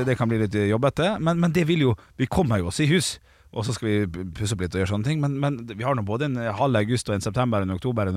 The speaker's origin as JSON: {"language": "Norwegian", "town": "Ålesund", "region": "Møre og Romsdal", "country": "Norway", "said": "Men jeg har mer fasit enn dere, for jeg er fra Vestlandet, jeg er fra Ålesund."}